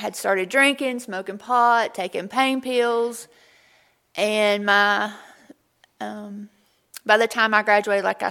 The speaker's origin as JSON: {"language": "English", "town": "Monroe", "region": "North Carolina", "country": "United States", "tie": "born or raised there", "said": "Growing up, I had a great childhood. My daddy is a pastor. But when I was younger, we're from Monroe, North Carolina."}